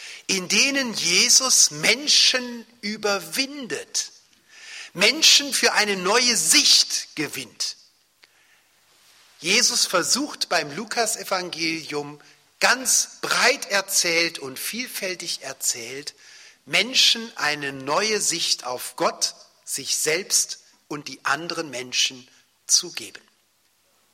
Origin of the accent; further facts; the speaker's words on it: Cologne, North Rhine-Westphalia, Germany; born there; also born or lived in Swabia; Ich bin ja ein Adoptivschwabe, das heißt geboren in Köln, aber nun die meiste Zeit meines Lebens im Schwabenland.